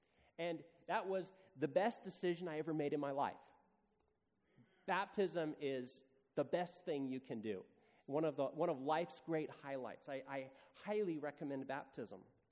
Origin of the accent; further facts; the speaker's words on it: Seattle, Washington, United States; born there; I was born in Seattle, and my parents started taking me to Sabbath school when I was just a tiny tot.